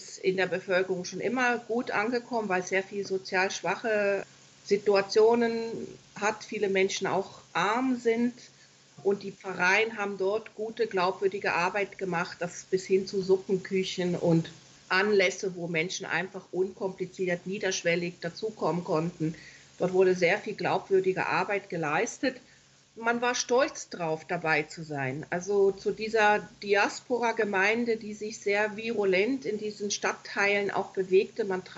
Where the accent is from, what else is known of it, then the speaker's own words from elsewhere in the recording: Berlin, Germany; Ich bin ja in Berlin-Kreuzberg aufgewachsen, also geboren und aufgewachsen.